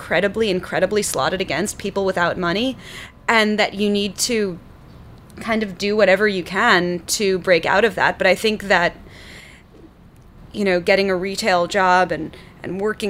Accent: New York City, New York, United States; I'm from New York, so it's very difficult for me to get into this mindset that a lot of people have, that the city is so brutal.

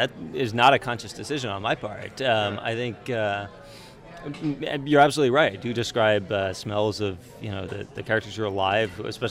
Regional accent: Maryland, United States; There's a Roy Rogers about 5 minutes from the house where I grew up in Maryland.

